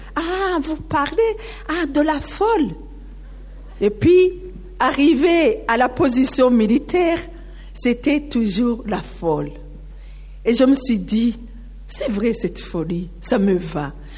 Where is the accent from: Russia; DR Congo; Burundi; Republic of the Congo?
Burundi; ils sont arrivés à l'aéroport chez nous, au Burundi